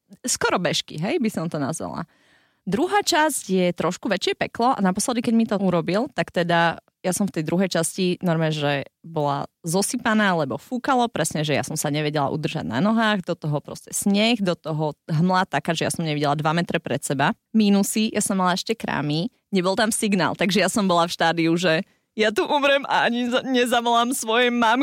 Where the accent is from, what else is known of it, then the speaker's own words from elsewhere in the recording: Žilina Region, Slovakia; also born or lived in Denmark; lebo ja keď som sa vrátila z Dánska, ja som bola, že bože, že Dánsko má najvyšší kopec 116 metrov nad morom, že mne to strašne chýbalo, však dievča z Oravy, Kubinská hola, všetko.